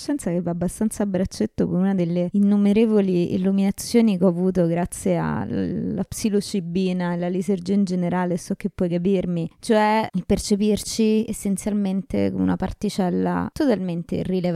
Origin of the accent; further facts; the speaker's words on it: Rome, Lazio, Italy; proprio antropologicamente col fatto che siamo romane, perché per me c'è un carattere romano comune